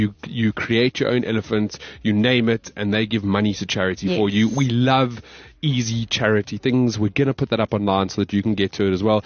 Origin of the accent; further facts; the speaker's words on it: Johannesburg, Gauteng, South Africa; He's from the south of Johannesburg, my hometown.